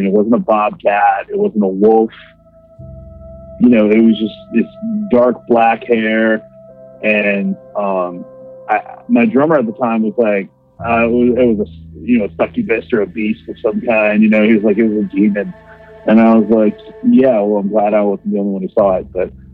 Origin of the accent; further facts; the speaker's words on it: Theresa, Wisconsin, United States; that's my hometown in Wisconsin, really small hometown.